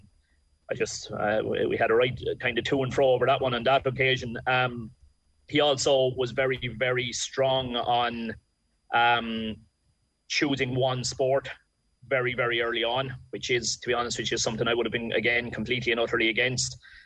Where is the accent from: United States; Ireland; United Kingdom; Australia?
Ireland; But I suppose I'm saying it as an Irish, sometimes what I was going to call myself a working Irish coach.